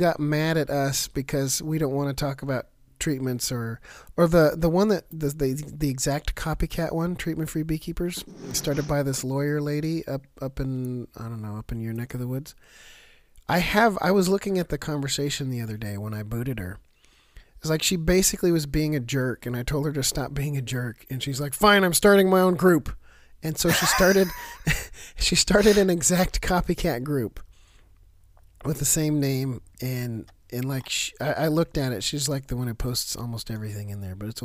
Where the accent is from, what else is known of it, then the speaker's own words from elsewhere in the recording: Oregon, United States; I grew up in Oregon, you know. I'm like half a mile from California. Like, this is how we talk.